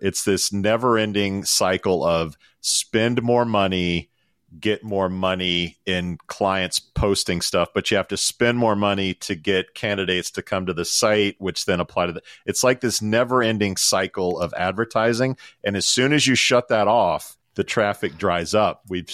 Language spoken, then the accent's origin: English; United States; I'm telling you as an American my whole life